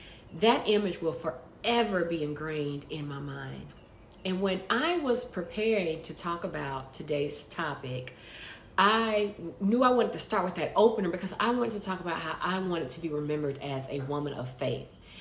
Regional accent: Montgomery, Alabama, United States; I am from Montgomery, Alabama. That is where I grew up.

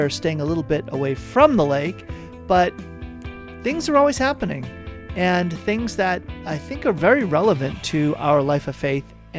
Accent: United States; I thank you, Lord, for the gift of being an American, for the gift of being alive in this country at this time.

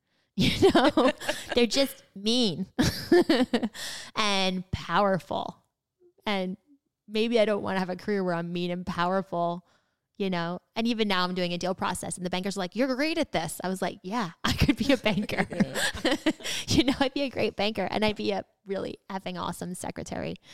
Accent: New York City, New York, United States; I grew up in Queens. Like, that's not a nice neighborhood where I grew up in South Queens on Jamaica Avenue. You know, every single person was an immigrant.

